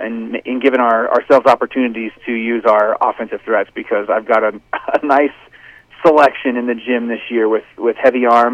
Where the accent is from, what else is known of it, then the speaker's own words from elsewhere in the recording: Genoa, Nebraska, United States; my mom and dad and I are from Genoa, and that's where I grew up in Genoa, Nebraska, graduated from Twin River High School in 2006